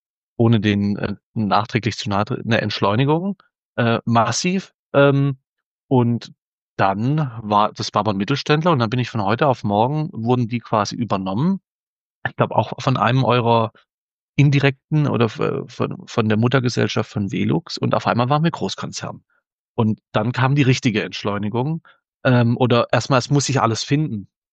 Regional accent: Stuttgart, Baden-Württemberg, Germany; born there; Bin frisch 32 Jahre alt geworden, gebürtiger Stuttgarter, bin aus einer Unternehmerfamilie

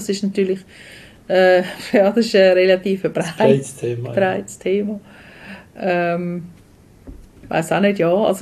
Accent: Switzerland; Das ist in der Stadt bei uns in der Schweiz

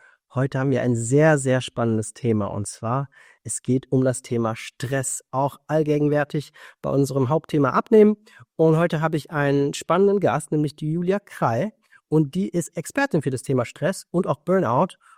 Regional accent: Hofheim, Hesse, Germany; Ich komme ja hier aus Hofheim bzw. Frankfurt, du in Wiesbaden.

